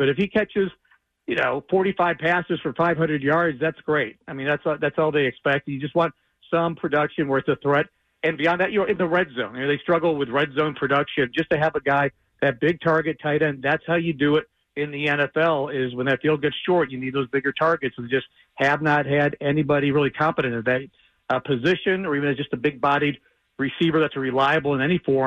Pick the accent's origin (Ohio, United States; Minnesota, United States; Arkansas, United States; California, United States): Ohio, United States; I grew up in Ohio, so I'm an Ohio State fan.